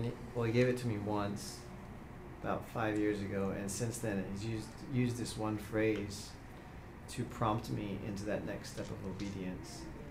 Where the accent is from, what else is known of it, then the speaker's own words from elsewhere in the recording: Mexico; I grew up in Mexico as a missionary kid